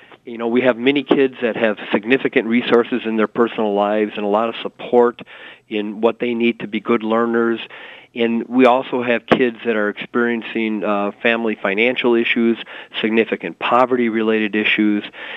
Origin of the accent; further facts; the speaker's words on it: Kenosha, Wisconsin, United States; Well, first of all, I'm a Wisconsin native. I grew up in Kenosha.